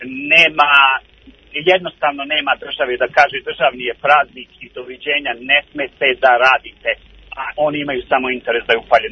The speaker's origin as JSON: {"language": "Serbian", "region": "Belgrade", "country": "Serbia", "said": "Ja dolazim iz Beograda."}